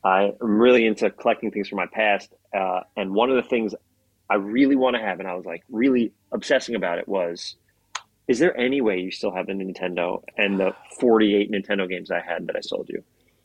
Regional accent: New York City, New York, United States; So I grew up in the Bronx. It was a public school system.

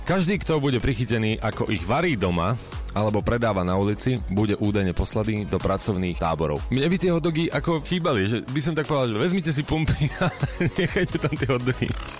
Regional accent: Košice, Košice Region, Slovakia; Akože ja som síce z Košíc a vyzerám tak, ale nerobil som to.

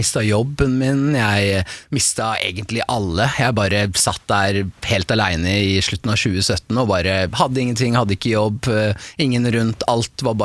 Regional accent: Sandnes, Rogaland, Norway; jeg har fortsatt de hood boysa hjemme I Sandnes

